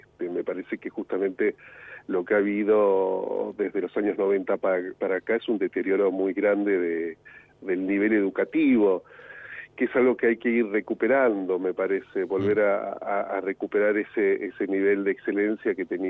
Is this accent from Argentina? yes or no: yes; Lanús, Buenos Aires Province, Argentina; Mira, yo me crié en Lanús y mi formación fue en la escuela pública, primero en Lanús, la escuela primaria, y la secundaria la hice en Avellaneda, en la que entonces era la Escuela Nacional de Comercio número uno de Avellaneda